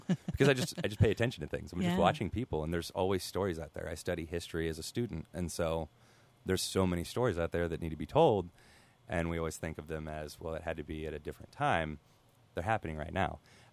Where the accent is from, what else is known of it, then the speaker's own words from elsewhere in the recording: Missouri, United States; moved away; So I grew up down in the Ozarks in southern Missouri, and the whole time I was down there, I kind of take it for granted, and it's just normal, and it's a gorgeous area.